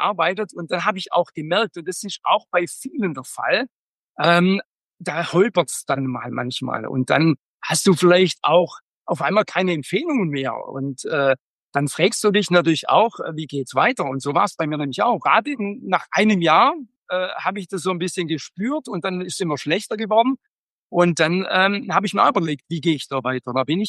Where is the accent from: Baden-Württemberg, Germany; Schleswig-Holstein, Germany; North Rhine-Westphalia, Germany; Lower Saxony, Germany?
Baden-Württemberg, Germany; Rottweil; ich bin ursprünglich in Rottweil geboren. In Rottweil bin ich auf die Schule gegangen, habe das Abitur gemacht, auf ein Wirtschaftsabitur